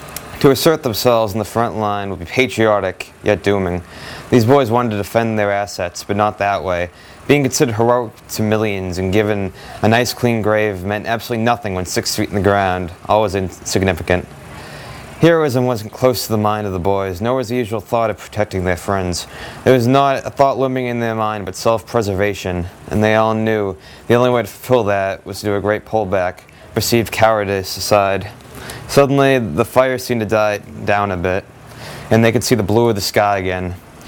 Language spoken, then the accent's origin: English; Peabody, Massachusetts, United States; I'm from Peabody, Massachusetts